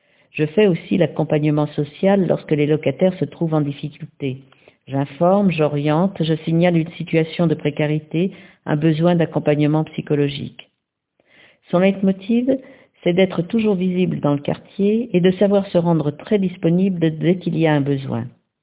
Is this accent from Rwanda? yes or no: yes; Rwanda; moved away; Il n'est pas question encore pour moi de retourner dans mon pays, mais mon souhait le plus cher est que le Rwanda devienne un pays démocratique.